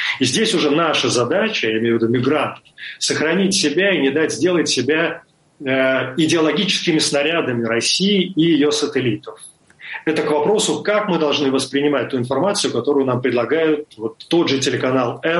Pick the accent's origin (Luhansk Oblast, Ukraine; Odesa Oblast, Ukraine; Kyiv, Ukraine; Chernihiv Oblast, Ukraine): Kyiv, Ukraine; moved away as an adult; И Киев для меня был знакомый, более чем знакомый. Это мой второй город, мой родной город.